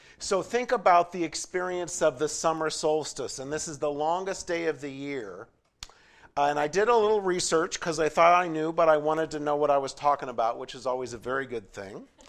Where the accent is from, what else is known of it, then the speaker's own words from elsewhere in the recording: San Diego, California, United States; But keeping in mind that I was born and raised in San Diego, so winter, anything below 50 degrees, snow, rain, all of these weather things were amazing experiences.